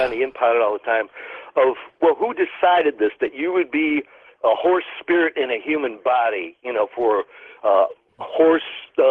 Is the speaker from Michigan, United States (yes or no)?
yes; Detroit, Michigan, United States; from Detroit, a.k.a. the Anticoast.